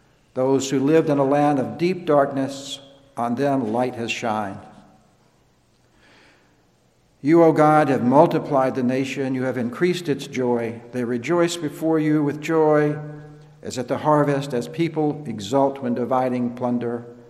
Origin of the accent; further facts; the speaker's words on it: Alabama, United States; Since I grew up in Alabama, and many members of my family attended the University of Alabama, I am forced not only to follow, but also to care about the fortunes of Alabama Crimson Tide football.